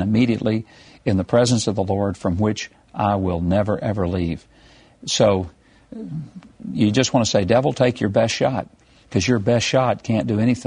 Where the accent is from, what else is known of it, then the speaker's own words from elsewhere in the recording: Hope, Arkansas, United States; Every Wednesday night, a group of high school students from my hometown of Hope, Arkansas, would just share with us what it means